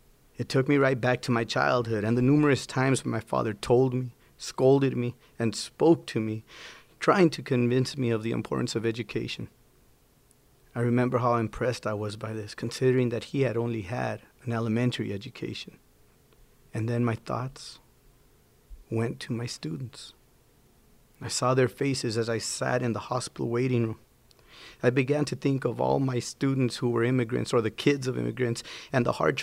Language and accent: English; Las Cruces, New Mexico, United States; what is now my hometown of Las Cruces, New Mexico